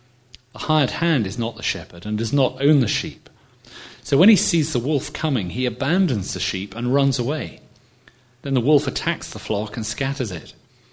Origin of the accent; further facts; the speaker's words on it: Pyrford, South East England, United Kingdom; I grew up in Surrey, you may know, in a village called Purford, and we were part of an Anglican church there.